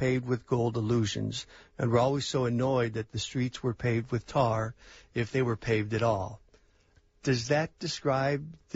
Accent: Manteno, Illinois, United States; thank you to the people of Manteno, Illinois, my hometown, and the Manteno Historical Society yesterday at a very nice banquet down there at the golf course I grew up playing at.

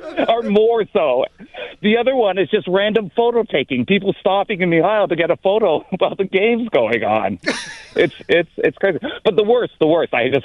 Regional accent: Toronto, Ontario, Canada; I am from Toronto.

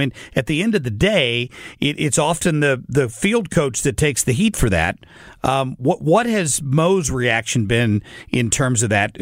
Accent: Cincinnati, Ohio, United States; I mean, I grew up in Cincinnati as a young kid. I've lived here for 30 years

